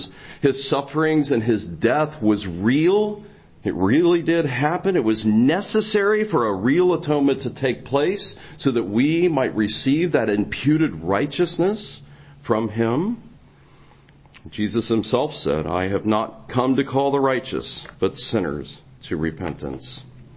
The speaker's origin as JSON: {"language": "English", "town": "Cincinnati", "region": "Ohio", "country": "United States", "tie": "born or raised there", "said": "I grew up in Cincinnati, Ohio. There was two brothers and myself. I was the oldest of the three."}